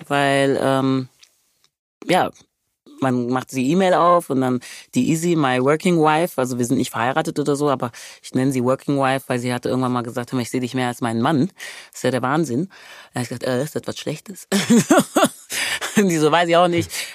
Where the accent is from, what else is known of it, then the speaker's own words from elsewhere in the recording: Wermelskirchen, North Rhine-Westphalia, Germany; Ich sagte, aus dem Bergischen Land. Dann war er erstmal so, woher kommst du denn? Ich sagte, Wermelskirchen.